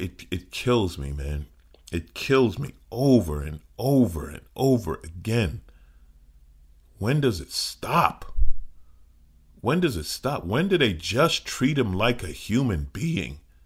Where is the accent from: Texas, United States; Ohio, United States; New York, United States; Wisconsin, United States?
New York, United States; I'm a city kid. I grew up in New York